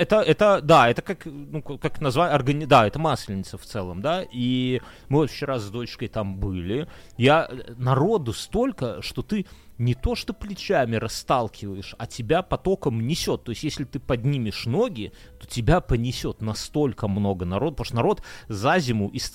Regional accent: Belarus; moved away; Почему я тоскую, уехав из Беларуси?

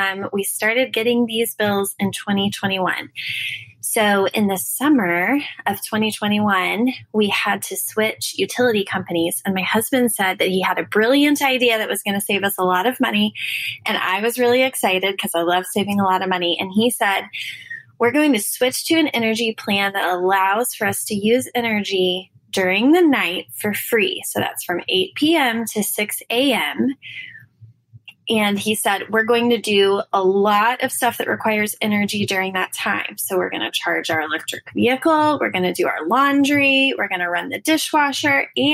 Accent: Texas, United States; I'm from the Dallas-Fort Worth area.

